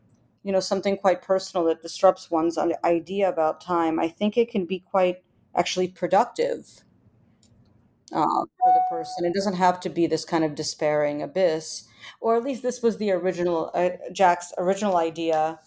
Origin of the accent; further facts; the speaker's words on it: Ukraine; I'm originally from Ukraine